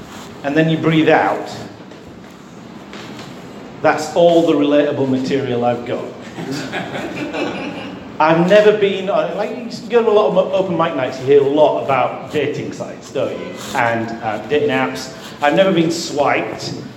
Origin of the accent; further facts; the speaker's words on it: Yorkshire and the Humber, United Kingdom; now in London, United Kingdom; So I am from Yorkshire. It's a long time since I lived in Yorkshire.